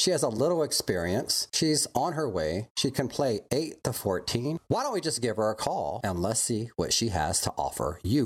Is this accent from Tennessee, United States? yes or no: no; Texas, United States; because I'm from Texas and you can see forever because it's so flat.